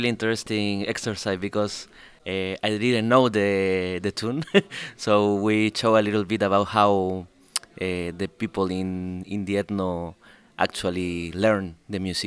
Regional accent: Chile; I'm from Chile.

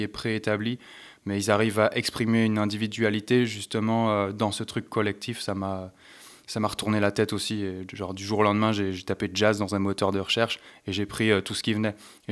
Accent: eastern France, France; also born or lived in Metz; Moi je viens de l'Est de la France. J'ai passé pas mal de temps à Metz

